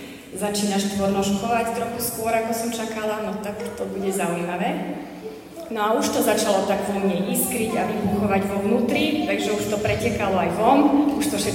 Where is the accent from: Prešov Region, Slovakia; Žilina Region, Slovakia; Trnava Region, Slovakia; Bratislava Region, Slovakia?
Žilina Region, Slovakia; Liptovský Mikuláš; accent: Liptovský Mikuláš; A môj prízvuk pochádza z Liptovského Mikuláša, ak by ste sa pýtali.